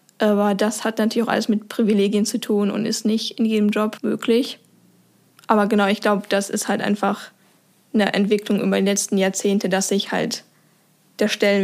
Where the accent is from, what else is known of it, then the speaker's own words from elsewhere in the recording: North Rhine-Westphalia, Germany; moved away as an adult; now in Bremen, Germany; Ich komme nicht gebürtig aus Bremen, sondern aus dem Ruhrgebiet. Und dann bin ich eben fürs Studium nach Bremen gezogen.